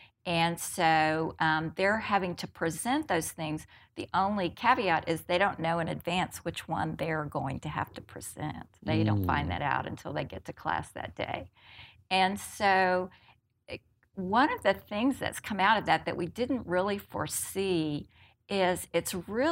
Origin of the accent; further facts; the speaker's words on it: Houston, Texas, United States; and so I grew up in Westbury here in Southwest Houston, and I needed to stay close to home.